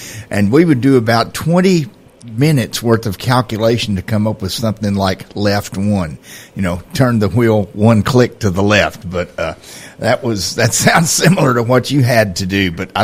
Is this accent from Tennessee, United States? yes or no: yes; Tennessee, United States; And I know when I was growing up in Tennessee, our weather forecaster in the morning was Pat Sajak, who was just a young guy.